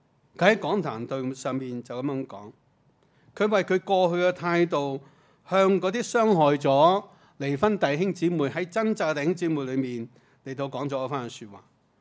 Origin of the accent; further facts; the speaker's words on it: China; 作为我们中国人，我们有一个成长的